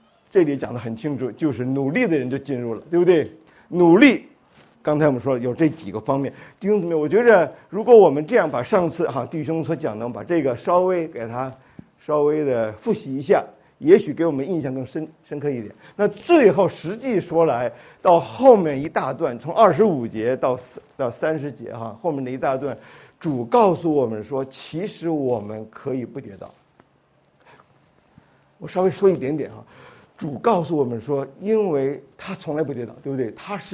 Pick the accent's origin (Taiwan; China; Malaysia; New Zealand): China; 我们中国人呢说这个几两拨千斤来着